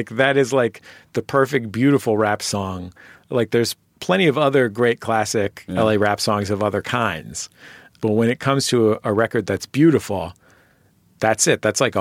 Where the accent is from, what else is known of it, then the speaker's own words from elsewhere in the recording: California, United States; I'm from the Bay Area, right?